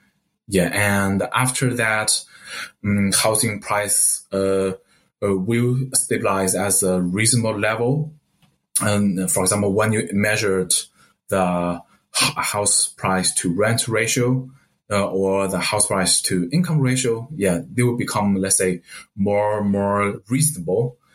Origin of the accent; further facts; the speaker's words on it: Hefei, Anhui, China; English is a second language; some other second-tier cities like my hometown, Hefei in Anhui